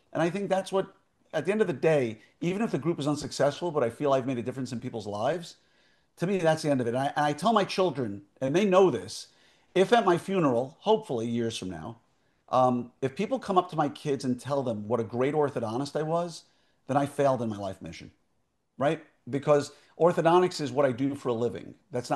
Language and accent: English; Chicago, Illinois, United States; born there; I was born in Fifth Army headquarters in Chicago back in 1967.